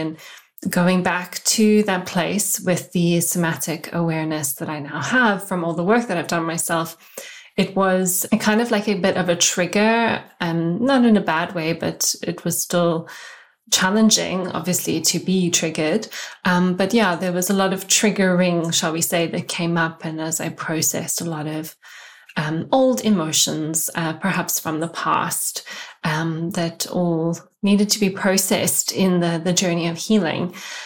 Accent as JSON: {"language": "English", "country": "South Africa", "tie": "born or raised there", "said": "headed off to South Africa for 3 weeks for a wonderful holiday in the South African sun, just in my hometown, spending a lot of time with my family"}